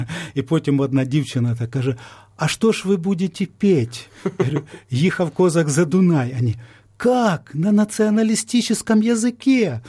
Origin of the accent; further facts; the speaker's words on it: Bila Tserkva, Kyiv Oblast, Ukraine; born there; Народився в Білій Церкві.